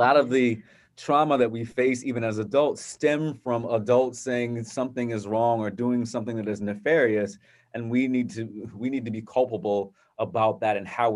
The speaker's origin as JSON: {"language": "English", "town": "Virginia Beach", "region": "Virginia", "country": "United States", "tie": "born or raised there", "said": "but also having the experiences of racism and discrimination growing up in Virginia Beach"}